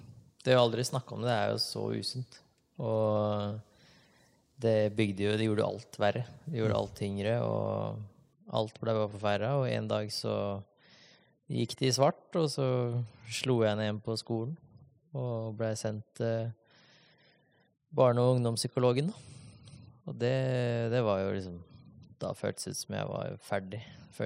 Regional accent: Larvik, Vestfold, Norway; Og så begynte jeg egentlig bare hjemme i Viksfjorden da. Utenfor Larvik, utenfor seilhytta der.

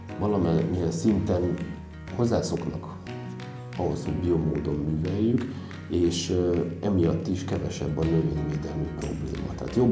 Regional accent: Budapest, Hungary; én nem a tokai borvidéken nőttem fel, aha, tehát nem vagyok úgymond tőzsgyökeres tokai. Én Budapesten nőttem fel, de anyai ágról nagyszüleim úgymond részben a borvidékről valók

